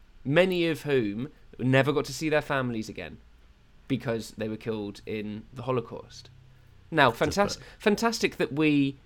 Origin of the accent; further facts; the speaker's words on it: England, United Kingdom; And so the things that I'm allowed to be proud of for being British and English are ever diminishing.